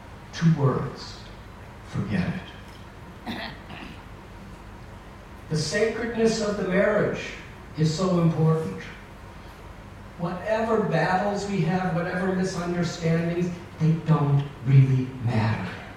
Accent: Illinois, United States; born or raised there

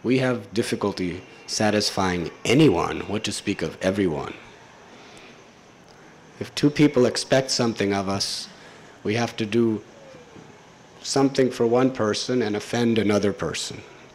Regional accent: United States; born there; I was born in America and I lived there in 1972, and all of you from India have never been there.

